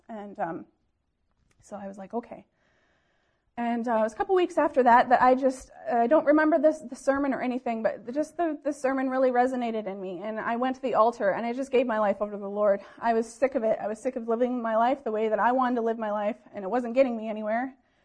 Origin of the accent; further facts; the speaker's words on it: Port Allegheny, Pennsylvania, United States; I grew up in Port Allegheny